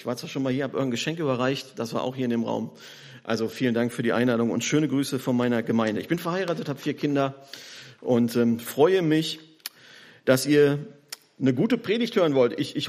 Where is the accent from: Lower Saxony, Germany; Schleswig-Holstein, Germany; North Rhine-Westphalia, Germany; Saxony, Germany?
North Rhine-Westphalia, Germany; Bergkamen; now in Wiedenest, Germany; Ich komme hier aus Bergkamen, das war mal die größte Zechenstadt Europas. Da habe ich ganz lange gewohnt, bin evangelisch-freikirchlich aufgewachsen und bin dann 1997 nach Wiedenest zur Bibelschule gegangen und seitdem lebe ich in Wiedenest.